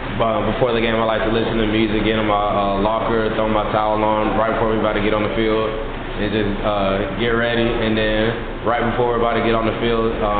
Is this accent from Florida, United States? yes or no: yes; St. Petersburg, Florida, United States; I'm actually from St. Petersburg. I played probably like 10 minutes away from here.